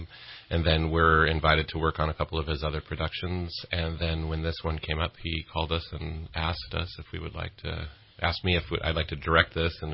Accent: Montana, United States; moved away; From Montana.

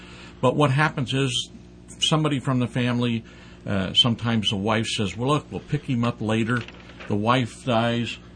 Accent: Mount Shasta, California, United States; also born or lived in Saudi Arabia; I was born and raised in Mount Shasta, and then went off to Vietnam for about 18 months, and then came back and traveled around, and then I spent 10 years in Saudi Arabia.

